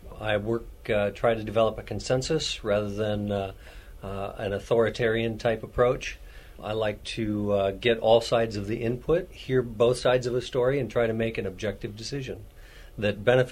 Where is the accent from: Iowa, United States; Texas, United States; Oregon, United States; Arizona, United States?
Iowa, United States; Cherokee; Well, I'm born and bred in Iowa, grew up in Cherokee, Iowa, and went to Iowa State University